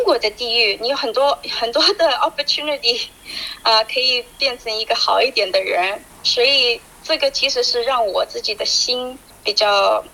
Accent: Australia; 我在澳洲长大的时候，我感觉这个 freedom 是因为我在一个地方是跟我的我的 heritage 我的身份有关系的

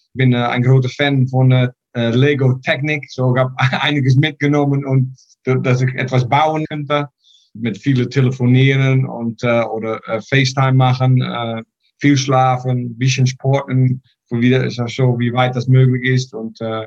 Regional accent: Netherlands; German is a second language; now in Australia; ich komme aus Holland.

